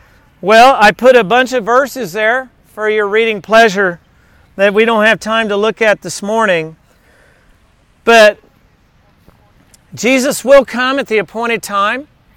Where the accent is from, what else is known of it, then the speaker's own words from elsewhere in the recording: Texas, United States; For me, it was growing up in South Texas and taking tennis lessons in that hot South Texas sun where the heat index is like 115.